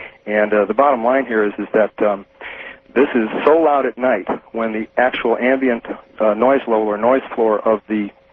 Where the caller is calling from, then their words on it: Hawaii, United States; Maui, Hawaii.